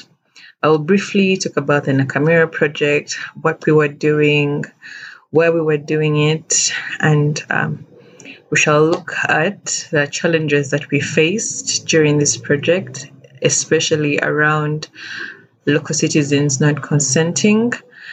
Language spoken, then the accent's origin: English; Uganda; and I am from Uganda.